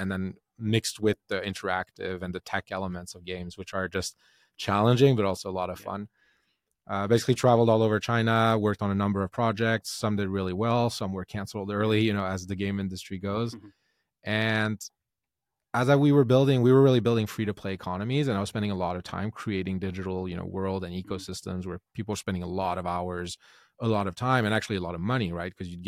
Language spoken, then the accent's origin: English; Sweden; also born or lived in United States; I'm from Sweden. That's where I'm based these days.